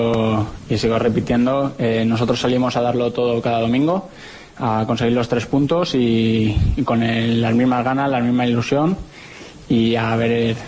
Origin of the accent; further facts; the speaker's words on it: Balearic Islands, Spain; yo soy mallorquín y de pequeño cuando iba al estadio, a Mallorca, no se llenaba.